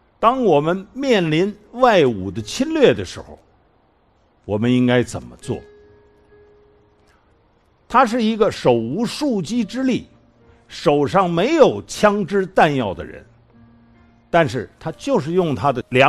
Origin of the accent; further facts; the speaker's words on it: China; 我们中国的文化一直激励着我们中国人向前走，不退缩，不落后